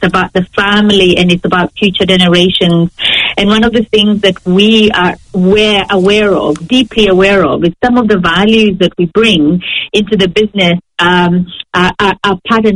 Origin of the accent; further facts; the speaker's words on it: Kenya; now in New Zealand; I am a Kenyan who lives in New Zealand. I have Kenyan roots. I have Kenyan friends.